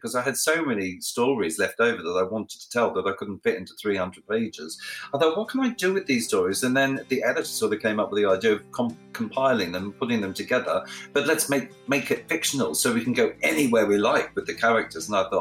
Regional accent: Australia; my life growing up in Australia. And a lot of people don't know I'm Australian

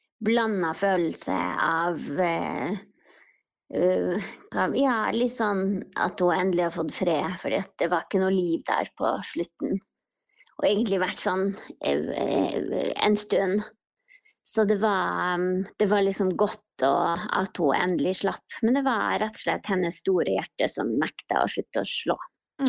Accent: Indre Billefjord, Finnmark, Norway; jeg kommer ifra Indre Billefjord

